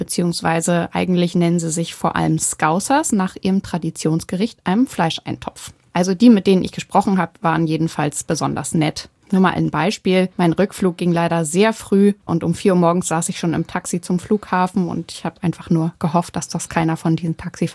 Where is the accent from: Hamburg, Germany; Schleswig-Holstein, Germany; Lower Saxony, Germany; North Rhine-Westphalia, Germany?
Hamburg, Germany; Also ich muss sagen, als Hamburgerin habe ich mich ganz zu Hause gefühlt.